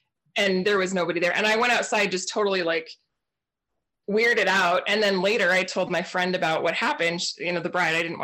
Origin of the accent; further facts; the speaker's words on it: Portland, Oregon, United States; like, I grew up in Portland, Oregon. So like, we don't have that there.